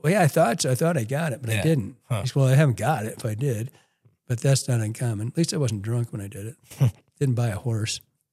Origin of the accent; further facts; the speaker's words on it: Michigan, United States; I think Michigan's, I'd say we're East, but most people call us Midwest.